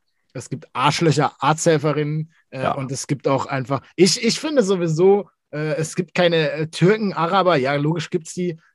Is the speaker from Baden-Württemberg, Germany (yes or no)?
yes; Baden-Württemberg, Germany